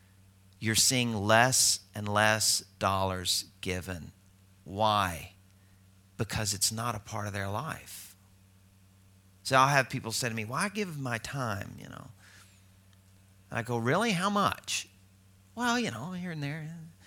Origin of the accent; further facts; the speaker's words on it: Arkansas, United States; You know, I'm originally from Arkansas, you know.